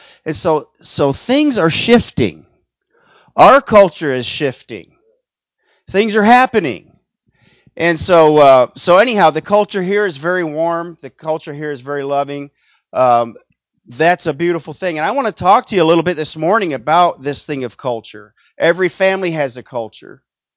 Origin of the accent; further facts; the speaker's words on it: Pennsylvania, United States; also born or lived in Southern United States; And I'm from the country. I'm from Pennsylvania, northern Pennsylvania. But I spent a lot of time living down in the South.